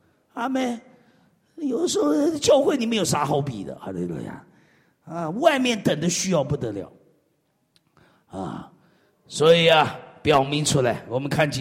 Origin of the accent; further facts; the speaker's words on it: Fuzhou, Fujian, China; 我们福州人有一个特别，就是嗓门特大，所以福州人讲话人家以为吵架。